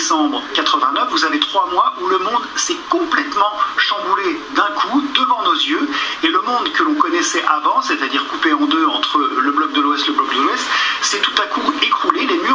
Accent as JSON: {"language": "French", "country": "Belgium", "said": "y compris chez nous en Belgique."}